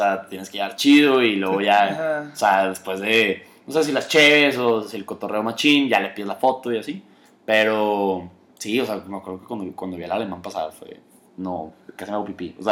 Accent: Monterrey, Nuevo León, Mexico; somos los regios

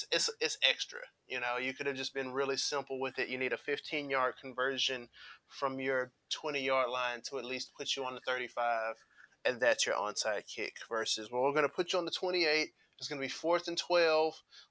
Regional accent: Memphis, Tennessee, United States; because my hometown Memphis does have a team, the Express, who will be playing in the AAF this upcoming season

